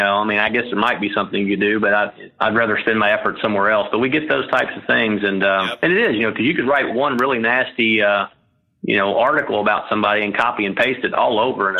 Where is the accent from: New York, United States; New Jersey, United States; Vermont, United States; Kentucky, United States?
Kentucky, United States; You know, I grew up in Kentucky and, you know, was a farm boy and more of a common sense guy.